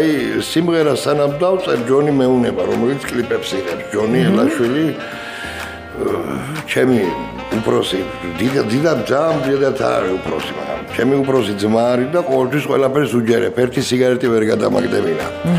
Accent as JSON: {"language": "Georgian", "town": "Manglisi", "region": "Kvemo Kartli", "country": "Georgia", "said": "წარმოშობით მანგლისელი ვარ. აჰა. ნუ ჩემი გვარი ტყემლოვანიდან არის, მაგრამ მანგლისში ბები ამყავდა და მამიდა."}